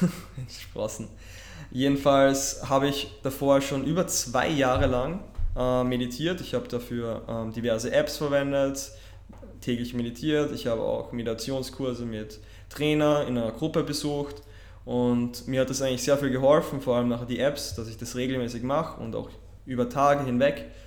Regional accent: Graz, Styria, Austria; also ich komme ja aus Graz in Österreich und obwohl es eigentlich die zweitgrößte Stadt von Österreich ist, fühlt sich für mich doch ein bisschen klein

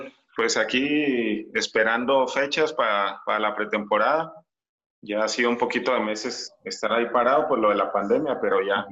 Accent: Torreón, Coahuila, Mexico; Yo soy de aquí de Torreón, entonces aquí es el equipo de la ciudad.

